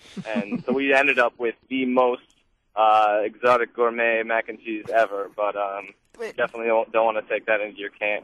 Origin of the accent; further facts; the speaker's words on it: Wisconsin, United States; I've had the pleasure of spending a couple days where I grew up in Door County